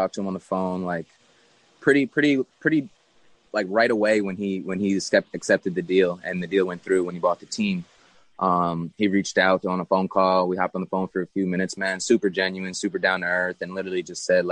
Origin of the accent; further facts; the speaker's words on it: New York, United States; Like you said, New York, it's my hometown. Being able to have my family extremely close to play in front of them means the world to me.